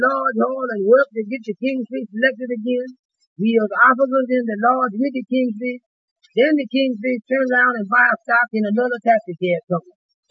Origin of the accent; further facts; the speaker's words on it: Georgia, United States; Well, I'm from a little town near Atlanta, Georgia. That's where I'm from.